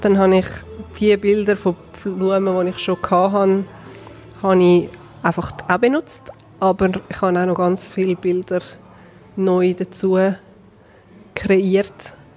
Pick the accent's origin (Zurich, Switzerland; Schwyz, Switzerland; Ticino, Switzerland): Zurich, Switzerland; Tann; Ich bin aus Tann, ich bin hier aufgewachsen.